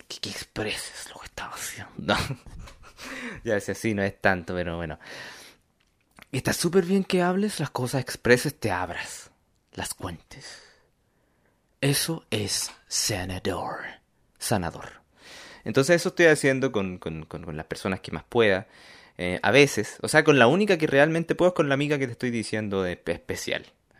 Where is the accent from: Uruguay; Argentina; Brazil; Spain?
Argentina; Soy argentino, tú ya ves.